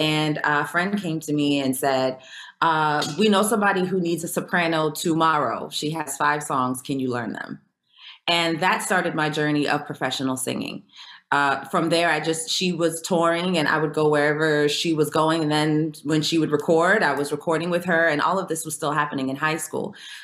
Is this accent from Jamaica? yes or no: yes; Jamaica; And then my my grandfather had a country gospel group, which is interesting because we're Jamaican.